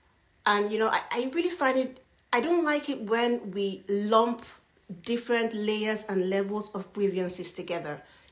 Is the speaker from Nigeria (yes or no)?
yes; Nigeria; I'm Nigerian, and I know a lot of Nigerians go abroad a lot of times, and their Nigerian names sometimes are difficult for foreigners or people of the global north to pronounce.